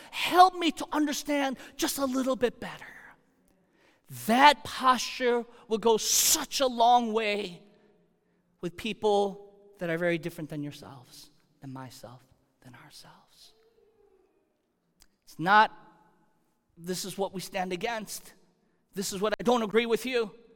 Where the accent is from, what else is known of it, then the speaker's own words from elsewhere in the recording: Chicago, Illinois, United States; now in Connecticut, United States; Okay, I grew up in the suburbs of Chicago